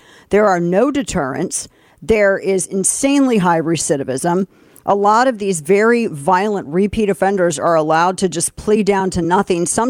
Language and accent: English; St. Louis, Missouri, United States; now in Dallas, United States; In my hometown of St. Louis, we've been in Dallas for about 14 years now, but I lived in downtown St. Louis.